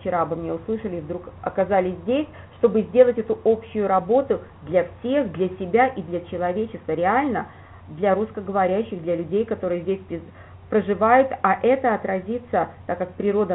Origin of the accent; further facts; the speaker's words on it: Kyiv, Ukraine; born there; так как я родилась в Киеве